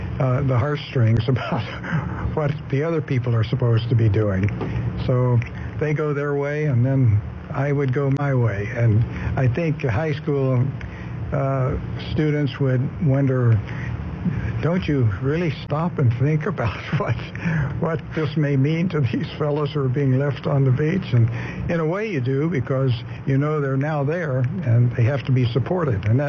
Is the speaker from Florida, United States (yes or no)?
yes; Florida, United States; I grew up in Florida, and I had knowledge of the Coast Guard and what the Coast Guard did